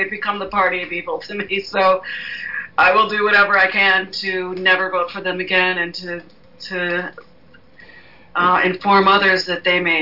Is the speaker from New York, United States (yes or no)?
yes; New York, United States; I'm from New York, and I've actually seen him out.